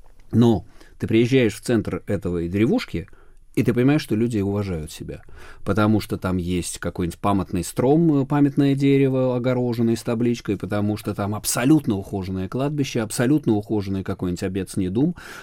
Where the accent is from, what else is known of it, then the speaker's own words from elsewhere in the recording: Moscow, Russia; я не из голодной губернии, я из Москвы как бы приехал